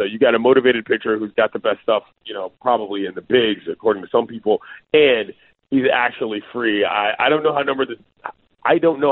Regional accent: Washington, District of Columbia, United States; born there; I was born in George Washington University Hospital, and I was born there the week before our president, Ronald Reagan, got shot.

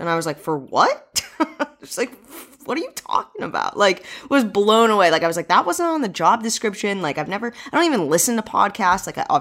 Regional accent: New England, United States; So I'm from New England.

